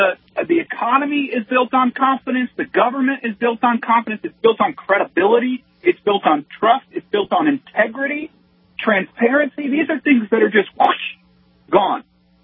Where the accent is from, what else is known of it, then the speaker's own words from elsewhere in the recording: United States; And as an American, whatever party you are, it's devastating.